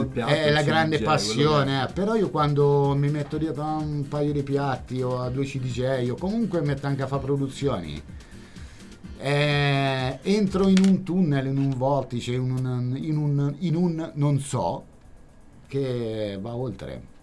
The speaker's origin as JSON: {"language": "Italian", "town": "Perugia", "region": "Umbria", "country": "Italy", "said": "lui è di Roma, io sono di Perugia"}